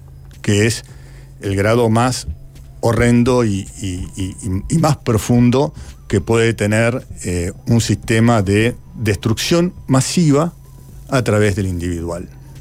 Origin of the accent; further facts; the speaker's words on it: United States; lo que también pasó en mi país, una especie de abandono a los que volvían en Estados Unidos